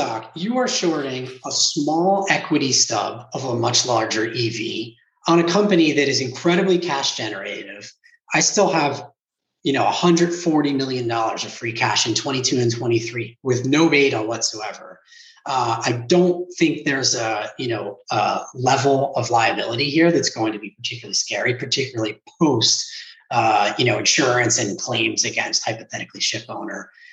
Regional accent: Pittsburgh, Pennsylvania, United States; I grew up in Pittsburgh and, you know, it's very much a town where there's kind of a sense of spirit and togetherness.

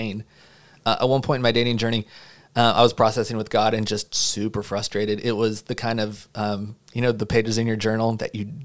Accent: the South, United States; Even, you know, I'm from the South, so we don't really like to say things directly. We talk around things

